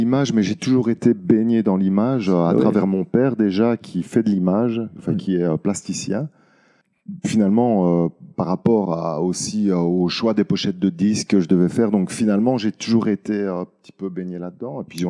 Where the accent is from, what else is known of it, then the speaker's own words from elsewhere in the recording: Soumagne, Wallonia, Belgium; je suis né le 9 septembre 1978, j'ai grandi à Soumagne, dans une famille italienne.